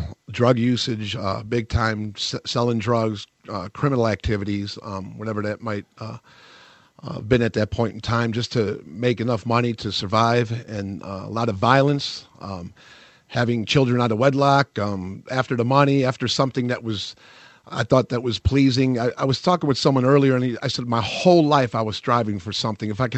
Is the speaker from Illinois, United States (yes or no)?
yes; Chicago, Illinois, United States; But I'm from Chicago. Was on the streets. At a young age, at 11 years old.